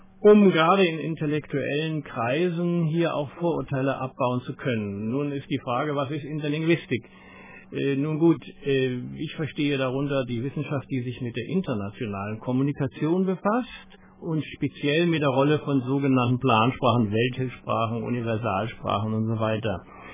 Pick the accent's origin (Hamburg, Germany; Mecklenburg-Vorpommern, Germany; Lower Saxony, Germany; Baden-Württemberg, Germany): Mecklenburg-Vorpommern, Germany; Ich bin ja ein halber Neubrandenburger, auf jeden Fall bin ich Mecklenburger.